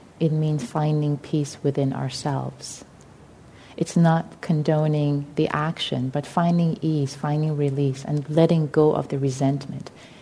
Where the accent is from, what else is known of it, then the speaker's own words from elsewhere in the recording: Tehran, Tehran Province, Iran; born there; English is a second language; I'm Persian, I'm Iranian. I was born in Tehran, Iran.